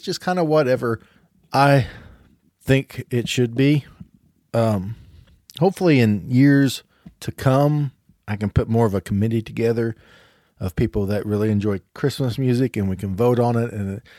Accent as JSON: {"language": "English", "region": "the South", "country": "United States", "tie": "born or raised there", "said": "Growing up in the South with country music being big"}